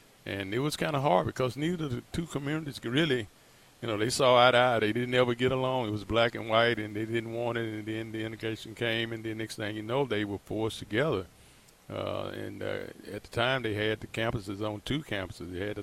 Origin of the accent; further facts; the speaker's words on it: Nashville, Tennessee, United States; Well, I grew up in the Edgehill community in Benton Avenue. I grew up across the street from the Moore family, which was probably the most prominent athletic family in the history of Nashville.